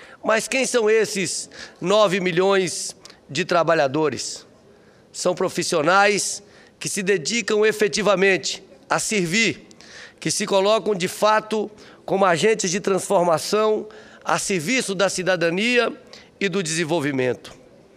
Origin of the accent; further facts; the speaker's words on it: Brasília, Federal District, Brazil; Cresci em Brasília, acompanhando de perto o seu desenvolvimento institucional